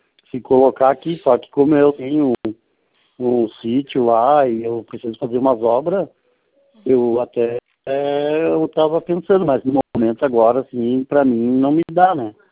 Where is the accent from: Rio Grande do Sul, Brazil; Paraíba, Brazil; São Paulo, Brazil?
Rio Grande do Sul, Brazil; moved away as an adult; eu saí do Rio Grande do Sul e moro em Santa Catarina.